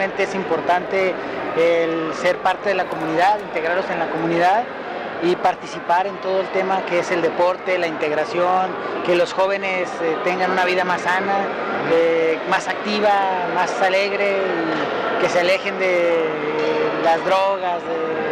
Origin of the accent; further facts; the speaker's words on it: San Joaquín, Santiago Metropolitan Region, Chile; Todos somos de San Joaquín.